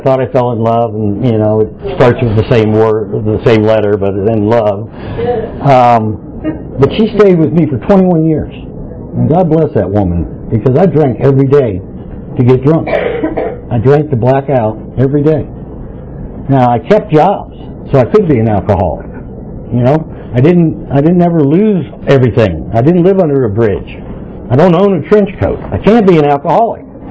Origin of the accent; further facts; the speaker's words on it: Georgia, United States; born there; You know, I was born in Georgia, and it's some kind of inherited thing that you ought to know how to make moonshine or homemade booze when you're born in Georgia.